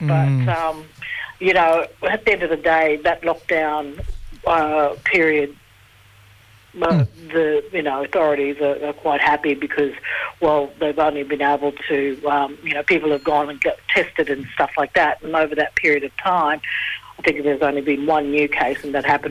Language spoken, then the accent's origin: English; Queensland, Australia; now in Brisbane, Australia; So I'm from the Torres Strait.